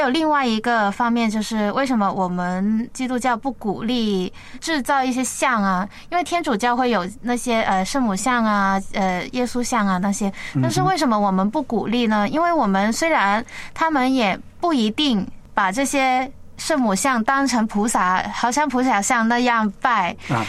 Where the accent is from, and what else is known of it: China